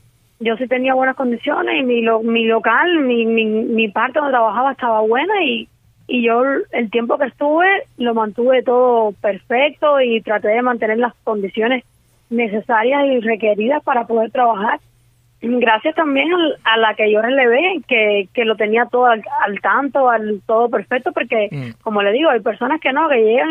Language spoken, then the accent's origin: Spanish; Florida, Camagüey, Cuba; yo soy de la provincia Camagüey, municipio Florida.